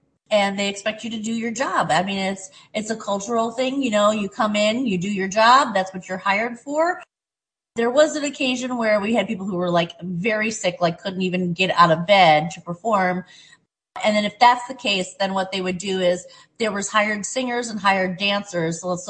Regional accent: Conklin, New York, United States; my studio growing up in Conklin was just more of a, you know, we had to take ballet.

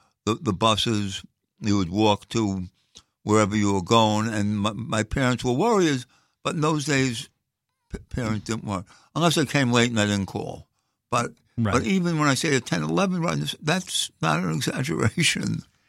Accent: Brooklyn, New York, United States; Brooklyn, Crown Heights, standard stuff. I mean, you know, probably with 50% of the people here. Yes. Mother Brooklyn-born, father Brooklyn-raised. Kind of right in the middle of the borough, Crown Heights.

